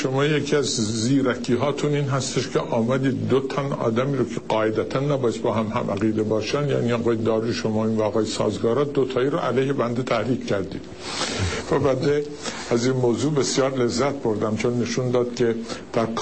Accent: Iran; ما ایرانی هستیم،

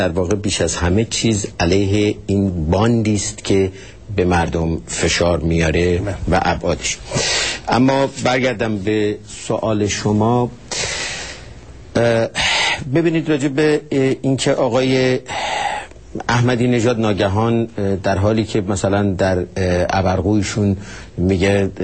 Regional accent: Iran; به عنوان یه ایرانی من خودم میگم آدم خجالت میکشه.

